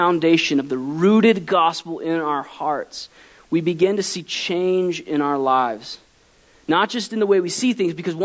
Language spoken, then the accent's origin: English; Waterford, Florida, United States; I told the story of how when Terry and I grew up in Waterford.